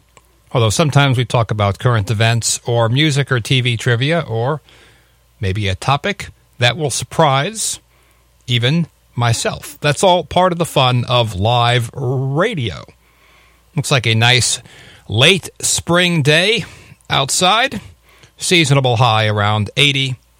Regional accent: United States; most importantly, being an American, we are quite intrigued by the potty mouth

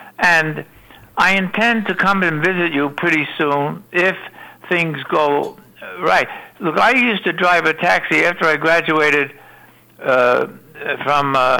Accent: Brooklyn, New York, United States; I'm from Brooklyn, so I was taught to be honest and truthful.

